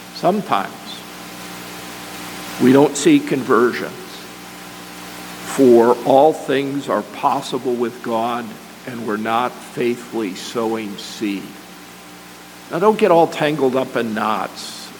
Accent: Chicago, Illinois, United States; No, not a mobster. I'm from Chicago. Don't blame me for that.

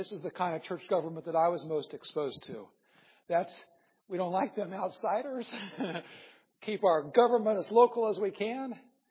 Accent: Iowa, United States; Just because I'm from Iowa and I like my freedom and I want to keep my government close

